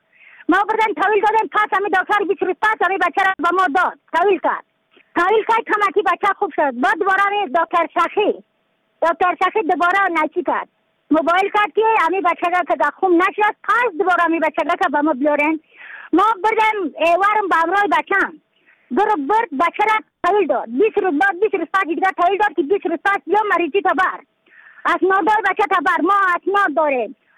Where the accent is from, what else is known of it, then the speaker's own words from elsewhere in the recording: Badakhshan, Afghanistan; از بدخشان هستم، مرکز بدخشان، ولسوالی یکل پایان، خیره وینگ،